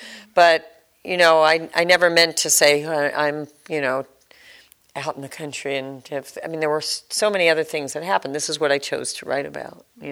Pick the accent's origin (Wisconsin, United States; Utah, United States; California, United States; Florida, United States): California, United States; Los Angeles; And in L.A., I driving in the car, I came up from San Diego, and it was like, stop and go. I kept thinking, well, we'll get out of the traffic jam and then we'll drive. So wild to me, because I grew up here.